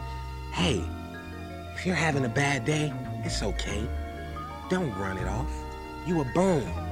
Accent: Hawthorne, California, United States; Well, I'm from Hawthorne, California, and I've recently just turned 24 years old.

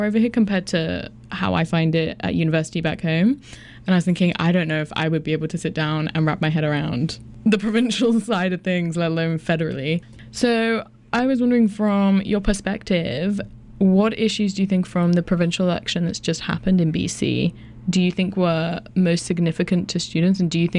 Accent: England, United Kingdom; moved away; because I'm from England, so I came over here

